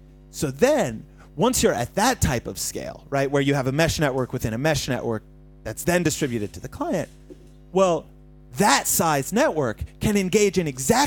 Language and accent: English; United States; Well, listen, I'm an American.